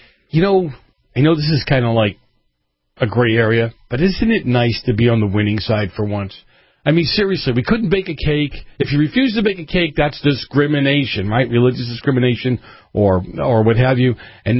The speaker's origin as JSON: {"language": "English", "town": "Boston", "region": "Massachusetts", "country": "United States", "tie": "born or raised there", "moved": "yes", "said": "I grew up in Boston. As you guys know, you listen to the show on a regular basis. And I grew up with a lot of guys that had rifles. We had shotguns. We had rifles. The year I left Massachusetts, I had 22 pistols."}